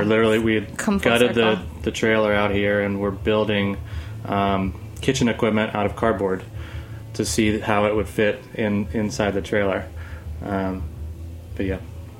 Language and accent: English; New Orleans, Louisiana, United States; also born or lived in Madisonville / Covington; I'm from, born and raised, New Orleans.